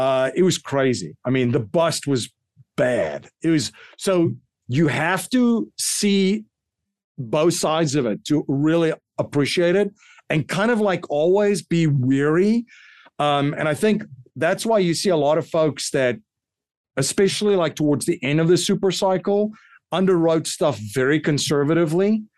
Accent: South Africa; But I grew up in South Africa, so you know you still have these coins at a lot of places.

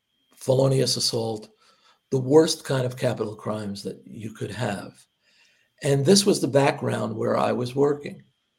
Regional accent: Hoboken, New Jersey, United States; I grew up in Hoboken

